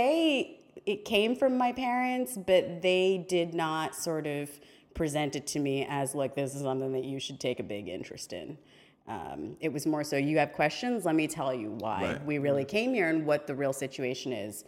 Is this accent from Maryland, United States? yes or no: no; Connecticut, United States; I was raised in Connecticut. The exotic land of Connecticut.